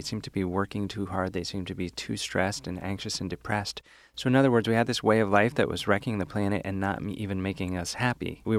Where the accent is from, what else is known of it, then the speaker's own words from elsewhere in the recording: New York City, New York, United States; I'm from New York City, and there's this store called Integral Yoga